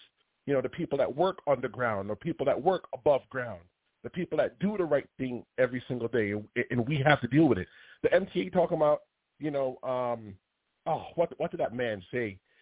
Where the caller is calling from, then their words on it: Bronx, New York, United States; I'm calling from the Bronx.